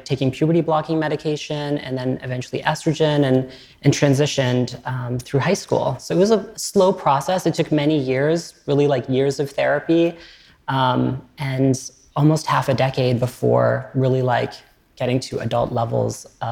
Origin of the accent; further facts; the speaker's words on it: Maine, United States; Yeah, so I grew up in Southern Maine in a pretty rural community